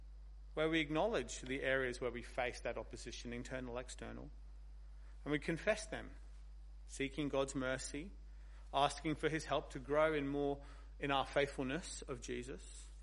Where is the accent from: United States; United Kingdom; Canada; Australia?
United Kingdom; You know, I'm British after all.